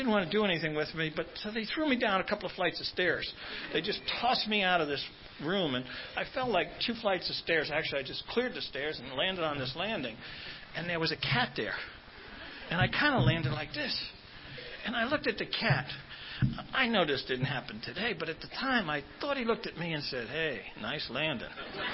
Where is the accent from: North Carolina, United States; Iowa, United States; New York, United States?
New York, United States; Brooklyn; I grew up in Brooklyn, and I lived in a neighborhood that was run by a bunch of guys who talked kind of funny.